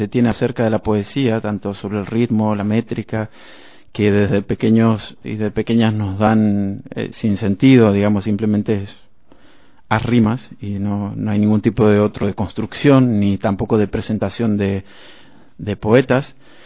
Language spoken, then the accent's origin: Spanish; Argentina; now in Spain; como yo soy argentino, trabajamos muchos autores latinoamericanos